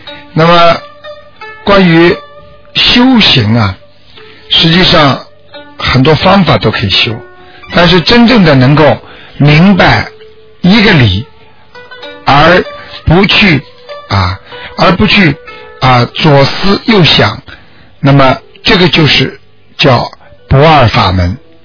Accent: China; 实际上就是我们中国人的年三十

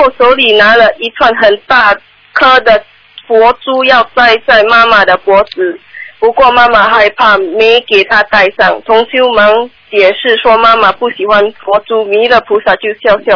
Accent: Singapore; 啊，我是从新加坡的。

